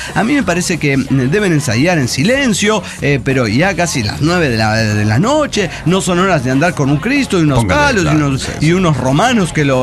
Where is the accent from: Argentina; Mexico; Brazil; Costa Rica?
Mexico; Guanajuato; now in Guadalajara, Mexico; soy de Guanajuato, estoy aquí pasando la chingona en Guadalajara.